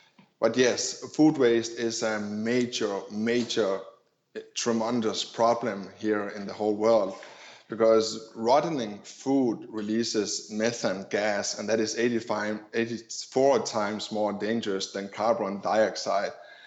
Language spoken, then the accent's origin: English; Denmark; Well, Denmark, I'm from Denmark, Scandinavia.